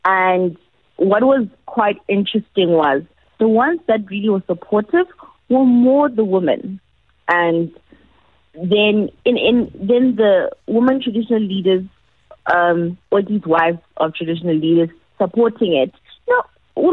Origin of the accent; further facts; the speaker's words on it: Morato, Limpopo, South Africa; I grew up in Morato, Limpopo.